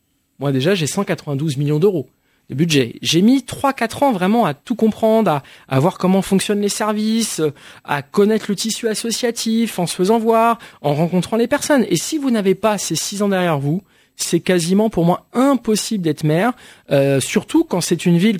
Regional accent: Pantin, Île-de-France, France; je crois en la Seine-Saint-Denis. Pantin, c'est la ville où j'ai passé toute ma jeunesse

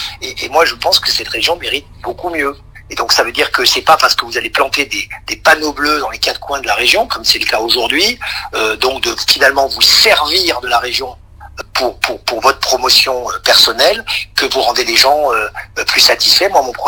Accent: France; en tant que Français et en tant qu'être humain

